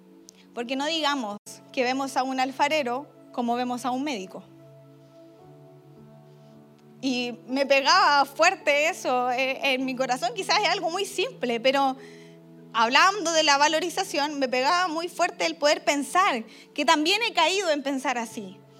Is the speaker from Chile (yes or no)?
yes; Chile; Yo como chilena he ido muchas veces para allá